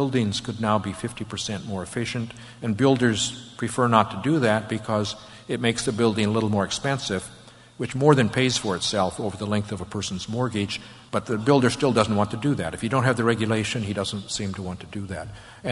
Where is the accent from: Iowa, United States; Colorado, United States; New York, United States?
Iowa, United States; I'm an independent, but I come from Iowa, and I consider myself in most ways conservative